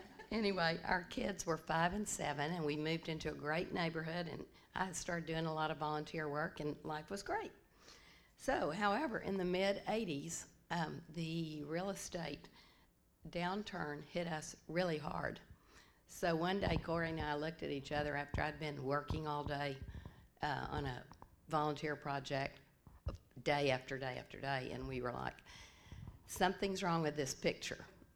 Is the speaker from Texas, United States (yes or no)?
yes; Corpus Christi, Texas, United States; I'm a lifelong Presbyterian. I grew up in Corpus Christi, attended University of Texas.